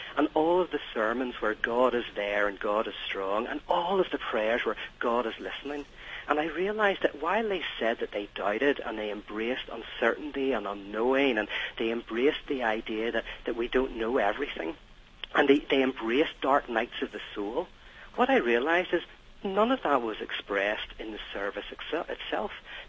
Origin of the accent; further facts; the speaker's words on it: Ireland; You're giving me a bad reputation. It's just because I'm Irish.